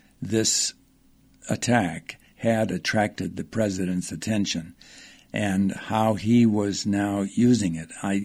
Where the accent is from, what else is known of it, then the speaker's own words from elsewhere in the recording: Boston, Massachusetts, United States; born there; because I was born in Boston and Lexington and Concord was part of my DNA, as it were.